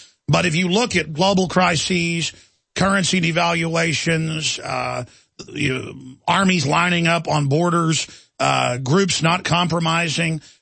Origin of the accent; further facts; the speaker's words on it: United States; I'm an American, and I'm, you know, a Westerner.